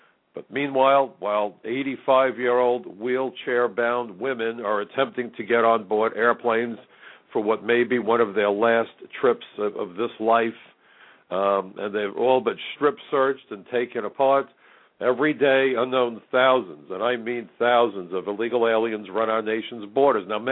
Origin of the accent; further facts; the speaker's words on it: New York, United States; as a New Yorker, unfortunately, I saw my neighbors killed.